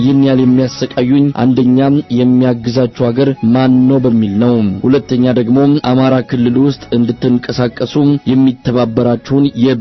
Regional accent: Amhara, Ethiopia; የሰሜን ጎንደር ተወላጅ ነኝ።

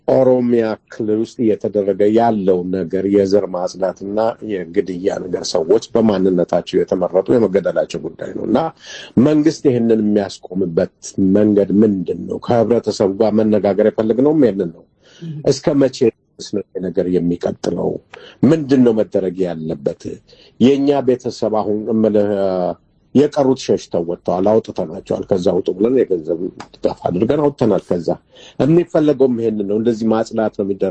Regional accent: Toke, Oromia, Ethiopia; እኛ ተወልጄ ያደኩት አምቦ አካባቢ ቶኬ የምትባል

